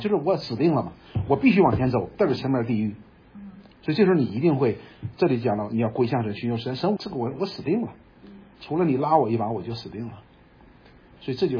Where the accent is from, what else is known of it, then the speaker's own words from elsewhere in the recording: China; 这句话基本上按我们中国人的翻译过来是什么意思呢？